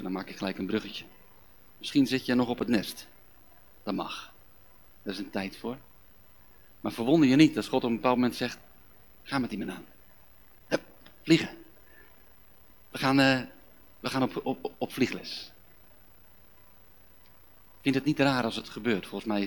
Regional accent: Zeeland, Netherlands; Ik kom uit Zeeland, ik hou ook van zeemeeuw.

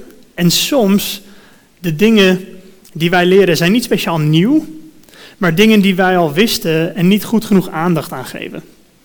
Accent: United States; ik spreek wel Nederlands. Mijn moeder is Nederlands, maar ik ben opgevoed in Amerika. En dus daar woon ik bijna mijn hele leven.

